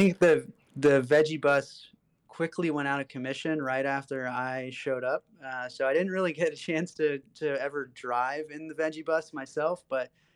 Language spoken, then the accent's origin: English; Strasburg, Virginia, United States; Strasburg, Virginia. So the Northern Shenandoah Valley.